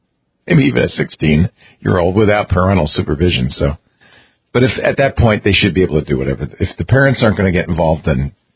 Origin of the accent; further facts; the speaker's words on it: Lubbock, Texas, United States; North Korea? I'm from Lubbock.